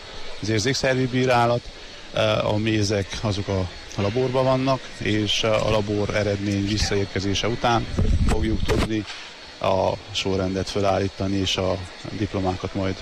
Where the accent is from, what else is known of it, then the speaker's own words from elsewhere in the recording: Székely Land, Romania; a magyarországi piac is ezáltal részesülhet azokból a termékekből, amelyeket nálunk otthon Székelyföldön állítanak elő